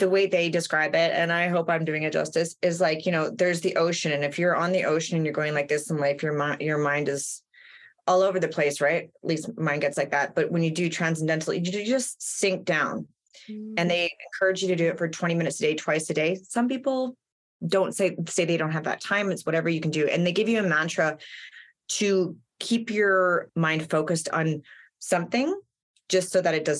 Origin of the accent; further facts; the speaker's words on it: Jasper, Alberta, Canada; now in Vancouver, Canada; like I'm from Jasper National Park